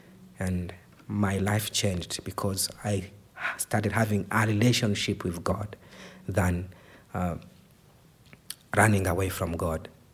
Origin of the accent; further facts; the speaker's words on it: Burundi; now in Kenya; I am working in Kenya right now, but I come from Burundi.